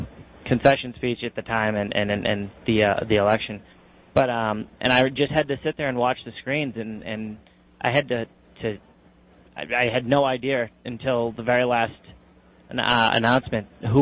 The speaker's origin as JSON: {"language": "English", "region": "Massachusetts", "country": "United States", "said": "I'm actually not from New Hampshire. I go to school in New Hampshire. I'm from Massachusetts."}